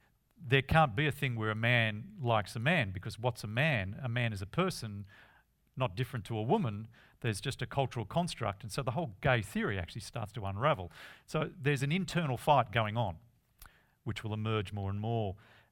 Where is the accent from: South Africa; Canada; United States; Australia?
Australia; Manly, New South Wales; also born or lived in Sydney; I was born in Manly Hospital, lived at North Manly all my life, but I moved to Bronte and then Newtown, inner city, Sydney, then the Central Coast. 22 years, I moved to the Central Coast. I'm now a Central Coast person, but I'm a Central Coast person with a history.